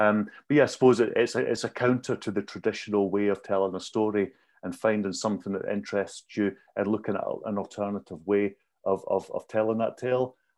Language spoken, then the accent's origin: English; Scotland, United Kingdom; as a Scottish person, I was really interested in you know, how these kind of Scottish traditions